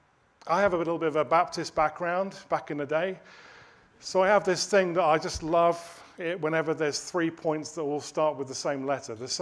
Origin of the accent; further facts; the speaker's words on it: United Kingdom; moved away as an adult; now in Canada; you probably can tell that we're not from Canada originally. We're from the UK.